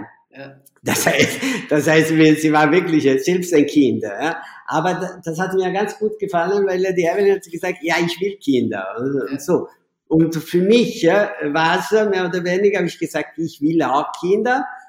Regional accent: Naples, Campania, Italy; born there; German is a second language; ich bin in Napoli geboren

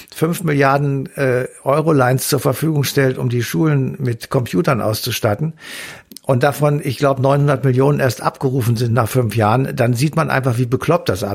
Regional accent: Cologne, North Rhine-Westphalia, Germany; aber im Ausland sage ich auch meistens Deutschland, ich komme aus Köln.

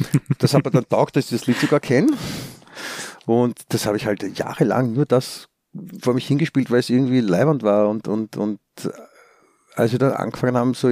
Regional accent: Vienna, Austria; also born or lived in Stuttgart, Germany; Ich bin in Wien aufgewachsen, ja. Ich bin Passdeutscher, yeah. In Deutschland geboren. Habe den deutschen Pass noch immer.

